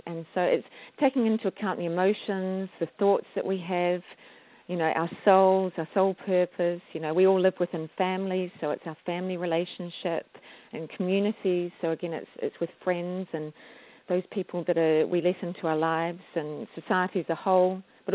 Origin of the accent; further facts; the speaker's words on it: New Zealand; I'm actually from New Zealand, and although when you look at me, I don't look like I am an Indigenous New Zealander, and the name of that is the Māori people of New Zealand. But my mother is actually Māori.